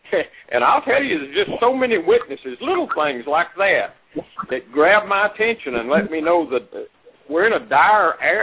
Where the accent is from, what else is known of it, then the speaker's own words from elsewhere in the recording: United States; when I look at America, and of course I was born and live in America.